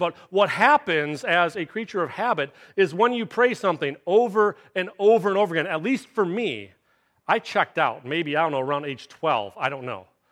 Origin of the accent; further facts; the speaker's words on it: Michigan, United States; I was born and raised here on the East Side, hence the name the East Side Vineyard, and I was born and raised in the Catholic Church as well.